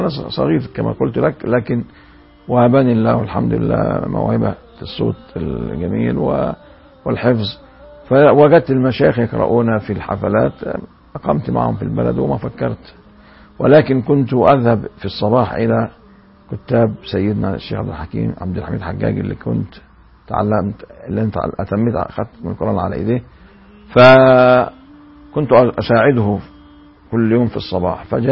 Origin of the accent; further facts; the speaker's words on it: Dandit, Dakahlia, Egypt; من مواليد قرية دنديت مركز مية غمر، أعمال من أعمال محافظة الدقالية. ولدت في الأول من مارس لسنة 1953 من ميلادي، وظللت بقريتي حتى التحقت بالصف الأول الابتدائي